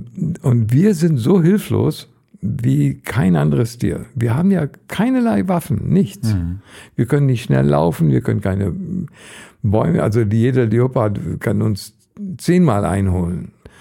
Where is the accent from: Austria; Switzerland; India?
India; In diese Teil Indiens, wo ich aufgewachsen bin. Das ist eine Gegend, die ist etwas westlich von Nepal.